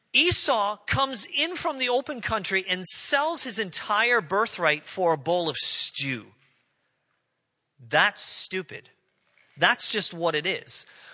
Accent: Canada; because I'm Canadian, I understand game as in like moose, bear, deer, something like that, right?

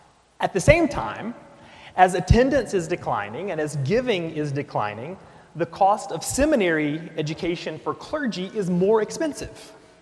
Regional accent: Texas, United States; a cemetery not far from my hometown in East Texas.

